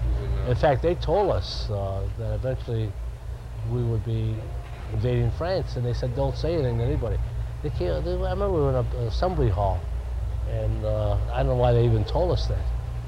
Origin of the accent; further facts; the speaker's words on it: Buffalo, New York, United States; Buffalo, New York. I'm from Buffalo, New York.